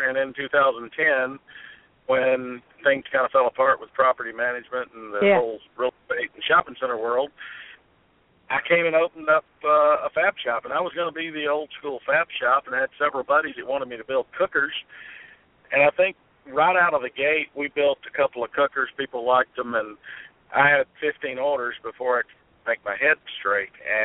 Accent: Cedartown, Georgia, United States; born there; I've got family that owns fabrication businesses out about 50 miles from where I'm at, where I was born in Cedartown in Rome, Georgia.

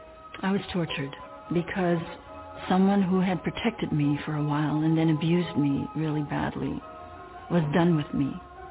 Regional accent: Belgium; I was raised in Belgium

